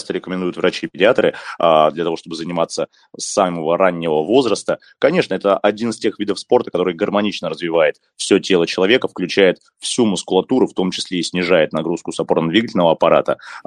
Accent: Novokuznetsk, Kemerovo Oblast, Russia; я сам родился и вырос в Новокузнецке, в городе, и там есть разные реки, в том числе и горные довольно чистые

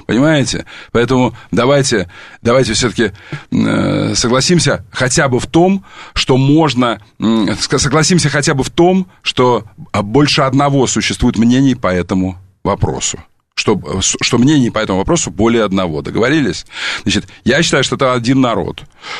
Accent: Kursk, Kursk Oblast, Russia; я из Курска

